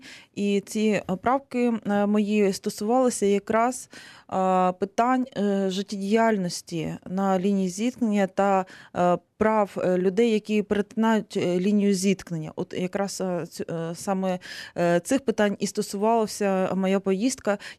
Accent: Donbas, Ukraine; also born or lived in Donetsk; я сама родом з Донбасу. Мої батьки живуть у Слов'янську, я до війни жила в Донецьку.

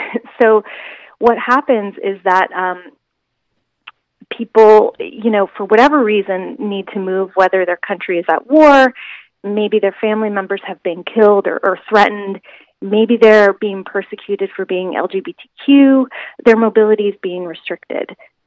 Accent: Texas, United States; but I'm from Texas, and I've seen, you know, the increased militarization

